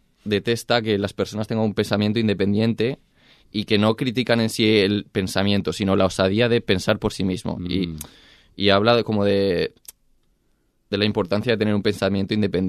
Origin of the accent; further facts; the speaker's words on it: Zaragoza, Aragon, Spain; tirando para mi tierra, que yo soy de Zaragoza, de Aragón